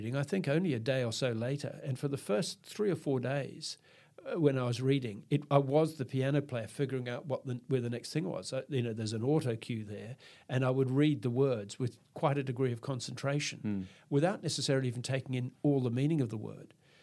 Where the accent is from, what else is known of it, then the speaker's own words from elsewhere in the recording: Australia; And, of course, being an Australian male, I did nothing about it.